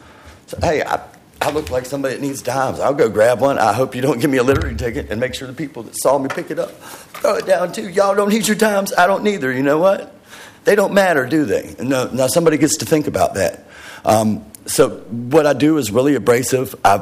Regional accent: Virginia, United States; I came from the East Coast in Virginia.

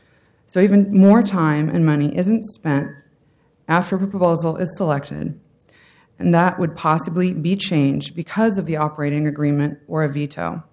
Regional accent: Oregon, United States; I'm a member of this community. I've been born and raised in Oregon.

